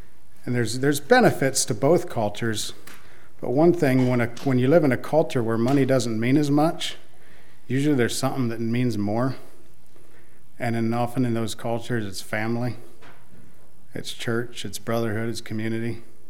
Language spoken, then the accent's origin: English; Michigan, United States; But I grew up in Michigan, and it's a different culture than around here. Sometimes people say they're rednecks that are 1,000 miles too far north.